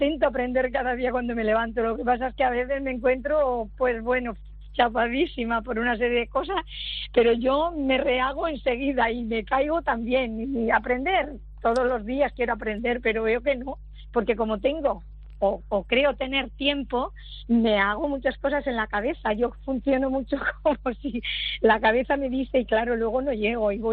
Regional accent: Region of Murcia, Spain; soy murciana también y he estado en Cartagena este verano

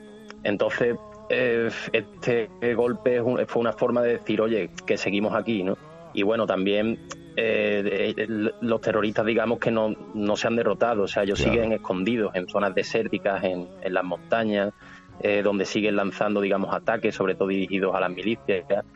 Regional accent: Seville, Andalusia, Spain; Yo soy de Sevilla.

